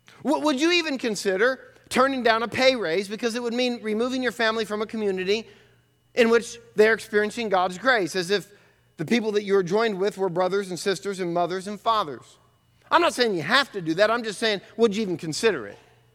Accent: United States; After all, we are American. We like it.

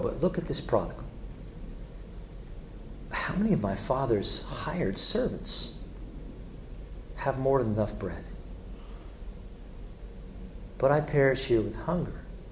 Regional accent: Philadelphia, Pennsylvania, United States; Growing up in Philadelphia, I'm of the Allen Iverson era with the Sixers in my later years.

